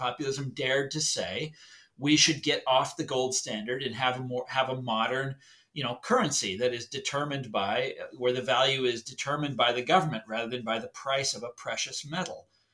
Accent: Kansas City, United States; And I'm from Kansas City, and I've spent a lot of time in my life in Topeka.

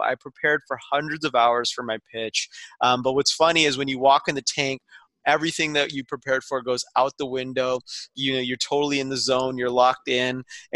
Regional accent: Las Vegas, Nevada, United States; I grew up in Las Vegas, Nevada. Not a lot of people grow up there. And yeah, I was born and raised.

